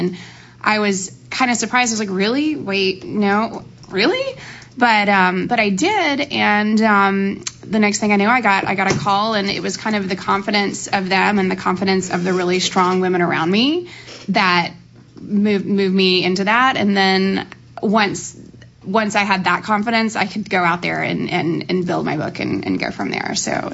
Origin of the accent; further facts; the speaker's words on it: Louisiana, United States; moved away as an adult; now in Los Angeles, United States; Yeah, yeah, no, I'm from Louisiana. It kind of found me to a point. I moved out here about 3 years ago